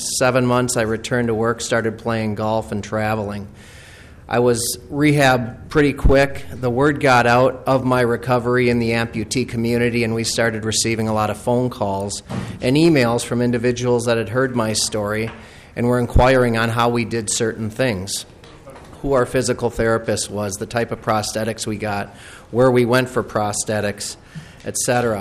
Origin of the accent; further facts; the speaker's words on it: Shakopee, Minnesota, United States; I'm from Shakopee, Minnesota, where I reside with my wife and three kids.